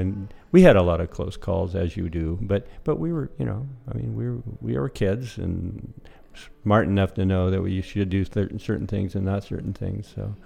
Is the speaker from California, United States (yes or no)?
yes; Potter Valley, California, United States; I grew up in Potter Valley and spent my whole life there. I will be 69 soon, and I've been away, of course, at school for 15 years, but basically I'm a farm-raised boy.